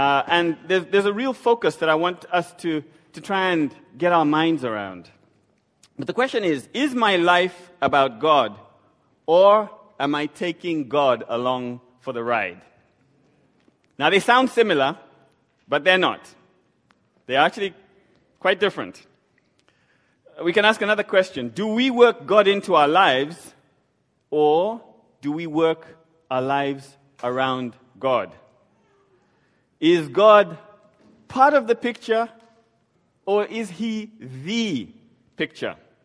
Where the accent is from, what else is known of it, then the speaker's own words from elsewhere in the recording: Zambia; I'm from Zambia. I'm a father of three.